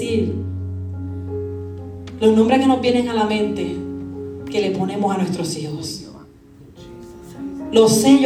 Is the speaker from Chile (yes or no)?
no; Puerto Rico; Yo, como madre, mire, fue difícil, y más yo que soy boricua